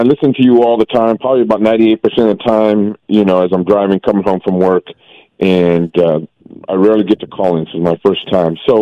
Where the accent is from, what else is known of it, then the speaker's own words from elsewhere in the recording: California, United States; I am from the Central Valley. I'm a Fresno State supporter where he went